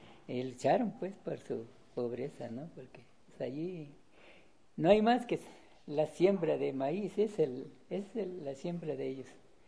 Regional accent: Santa Catarina Ixtitla, Oaxaca, Mexico; born there; Nací en Santa Catarina, Ixtitla.

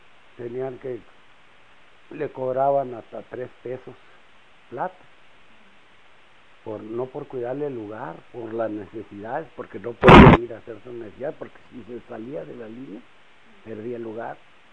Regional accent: Estación Concho, Chihuahua, Mexico; yo como me crié en Estación Concho, que es donde está el río Concho y la Boquilla

